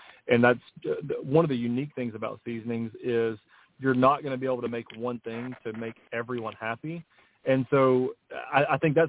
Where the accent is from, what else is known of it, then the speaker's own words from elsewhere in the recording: the South, United States; it fits how I think how we were raised in the South. Like, it's you know, your neighbors help so much growing up, small town stuff.